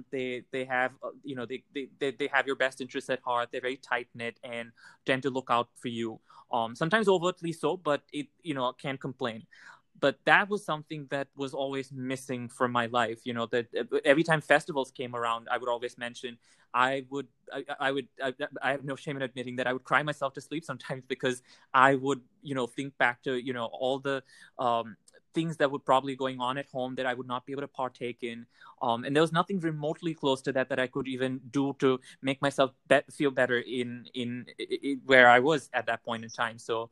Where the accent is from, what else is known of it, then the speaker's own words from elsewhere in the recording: India; moved away; I think part of it was, I was always intrigued about them, you know, growing up in India.